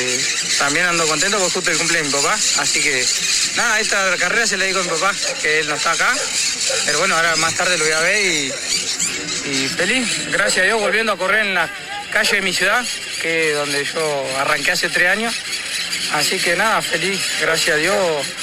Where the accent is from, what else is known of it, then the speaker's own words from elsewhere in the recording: Olavarría, Buenos Aires Province, Argentina; yo soy de Olavarría y me gusta la ciudad